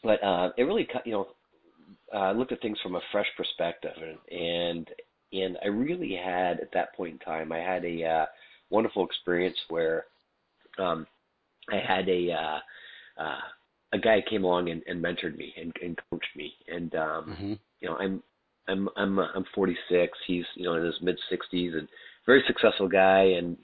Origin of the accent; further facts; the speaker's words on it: Canada; I'm from Canada, by the way.